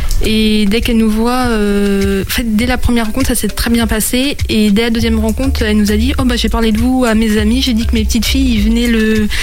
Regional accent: Angers, Pays de la Loire, France; Du coup, j'étais sur Laval. Mais je suis née et j'ai grandi à Angers.

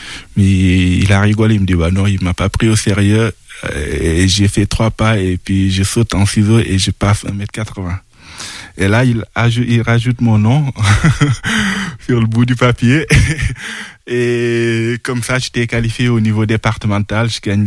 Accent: Medina Sabah, Senegal; also born or lived in Tivaouane; Je suis né au Sénégal, à Tivavouane, et j'ai grandi à Medina Sabah, dans le centre du Sénégal.

